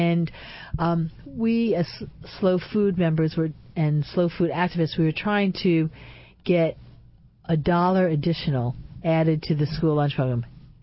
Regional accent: New York, United States; As a New Yorker, I know Senator Gillibrand's office

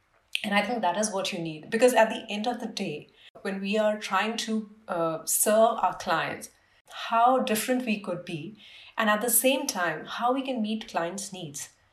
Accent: India; moved away as an adult; now in United States; And I think as an Indian coming into a US education system, it was quick 9 months to kind of, be in the market searching for jobs.

